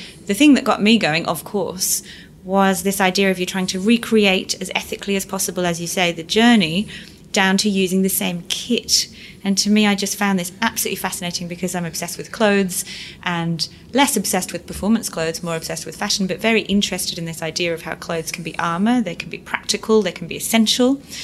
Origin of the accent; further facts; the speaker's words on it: Yorkshire and the Humber, United Kingdom; I'm from Yorkshire.